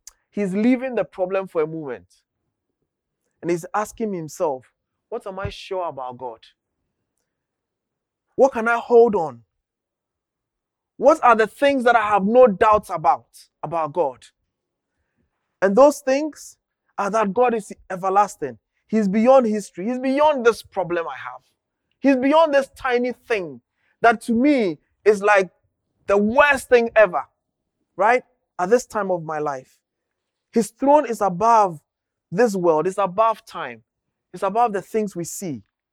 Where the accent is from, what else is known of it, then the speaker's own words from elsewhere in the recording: Ghana; English is a second language; moved away; I come from Ghana, and in Ghana, at least when I was a child, electricity was not very so